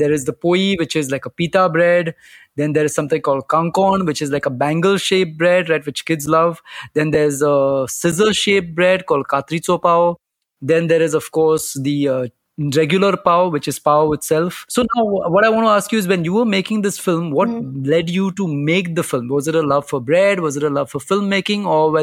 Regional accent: Candolim, Goa, India; By the way, I'm from Kandulam, which is the neighbor.

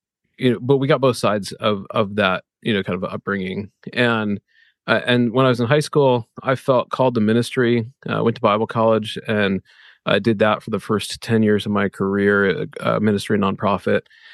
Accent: Omaha, Nebraska, United States; also born or lived in Kansas City; So I'm from Omaha originally, although born in Kansas City, but spent most of my life here.

